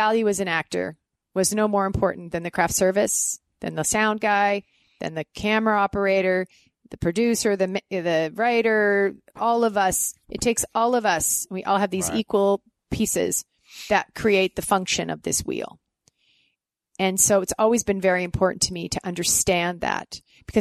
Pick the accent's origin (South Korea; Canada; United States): Canada; being a Canadian actually really helped me to support myself as an actress